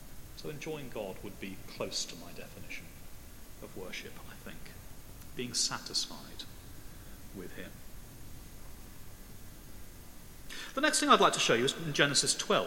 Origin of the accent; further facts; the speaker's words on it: United Kingdom; we don't know how to lament very well, I think, as British Christians.